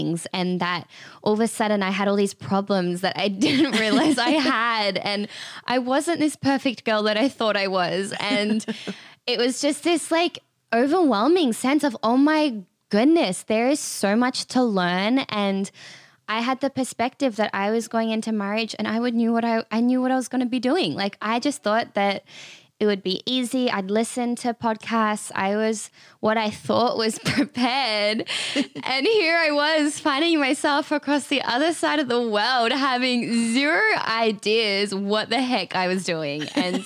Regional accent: Melbourne, Victoria, Australia; moved away as an adult; now in United States; I am from Australia. I was born and raised in Melbourne. And so I came over to America almost 3 years ago to do ministry school

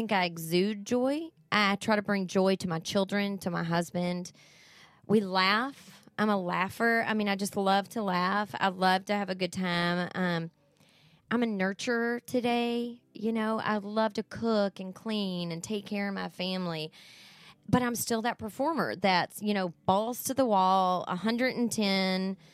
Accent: the South, United States; now in Seattle, United States; I think I'm from the South. I'm from the Bible Belt. I mean, it's like if you didn't love Jesus, then you were awful. And I moved to Seattle

